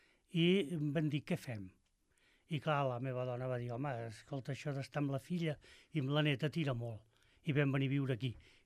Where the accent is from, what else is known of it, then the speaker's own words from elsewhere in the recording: Ripollet, Catalonia, Spain; born there; No, vaig néixer a Ripollet, o sigui, soc ripollarenc.